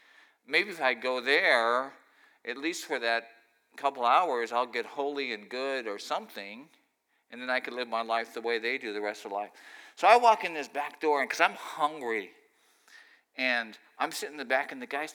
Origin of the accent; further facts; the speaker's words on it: Philadelphia, Pennsylvania, United States; I'm from Philly, and I preach a lot in Philly and South Jersey